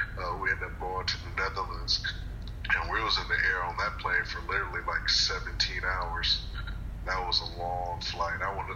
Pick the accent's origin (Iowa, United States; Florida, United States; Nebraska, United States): Florida, United States; Jacksonville; I'm from Jacksonville, Florida.